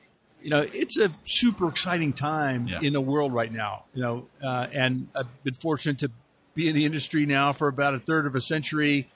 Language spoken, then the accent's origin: English; Houston, Texas, United States; My hometown of Houston, Texas.